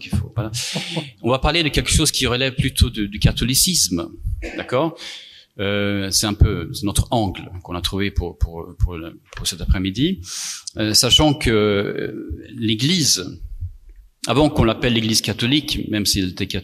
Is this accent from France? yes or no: no; Sweden; French is a second language; Moi-même, avec mon accent bizarre, avec mon nom bizarre, je vous dis que je viens d'un pays qui a un modèle. Je suis suédois